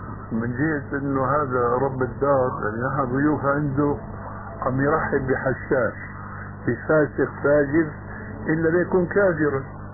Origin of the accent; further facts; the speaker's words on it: Damascus, Damascus Governorate, Syria; قال أحد المشايخ عندنا في دمشق